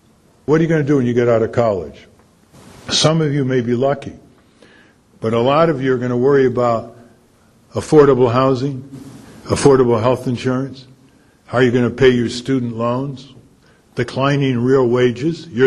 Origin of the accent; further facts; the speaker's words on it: Connecticut, United States; When I was growing up in Connecticut, I looked up at states like Wisconsin and Oregon with envy